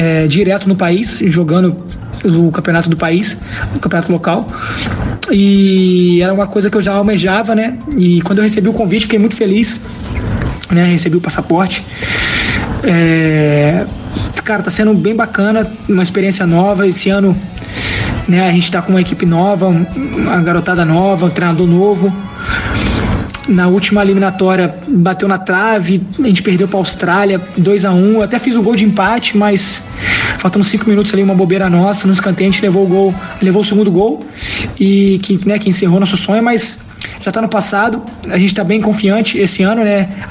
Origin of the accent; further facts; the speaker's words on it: Volta Redonda, Rio de Janeiro, Brazil; O voltaço tá fazendo uma campanha excelente, né? Minha cidade natal.